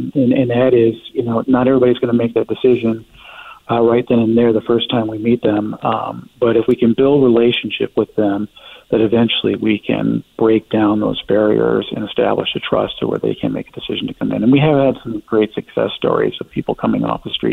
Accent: Denver, Colorado, United States; I come from Denver, which has, its own issues with homelessness. But I hadn't seen it quite the severity I've had in Portland.

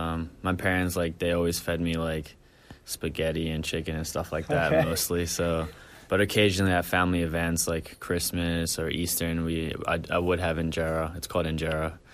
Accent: Berlin, Germany; I was born in Berlin, Germany. When you're living there, growing up there, you know, so you kind of have to like soccer.

